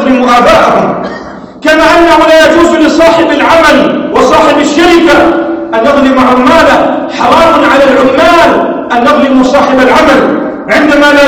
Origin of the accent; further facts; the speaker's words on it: Lebanon; أنا أقول في بلدنا لبنان عندنا ملف